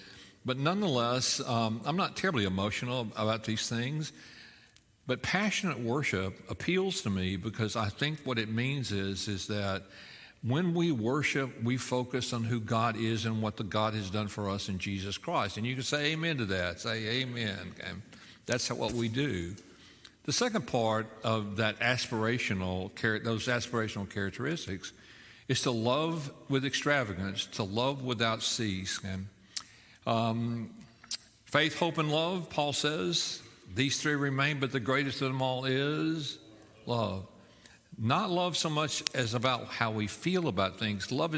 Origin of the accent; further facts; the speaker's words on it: Baytown, Texas, United States; I grew up in Baytown, just down the way.